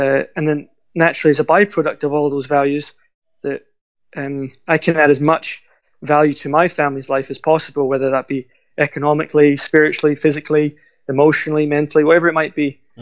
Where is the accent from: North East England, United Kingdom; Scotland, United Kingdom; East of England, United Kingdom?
Scotland, United Kingdom; Glasgow; now in England; So I was raised in Glasgow, and my dad's from Ireland. So and my mum's Scottish, and we live in England. So I'm very the purest form of a mongrel British, British lad as you can have.